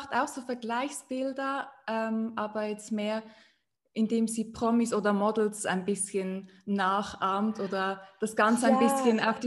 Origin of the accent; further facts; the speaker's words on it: Switzerland; German is a second language; Vielleicht hört man es, ich komme aus der Schweiz. Daher entschuldigt, wenn mein Deutsch nicht allzu gut ist. Ja, ich bin 28 Jahre alt